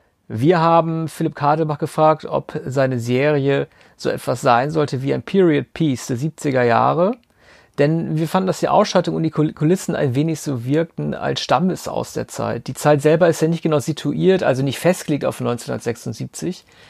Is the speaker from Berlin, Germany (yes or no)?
yes; Berlin, Germany; wie wir als Berliner gleich gemerkt haben, Leute, die nicht in Berlin leben, wissen es vielleicht nicht unbedingt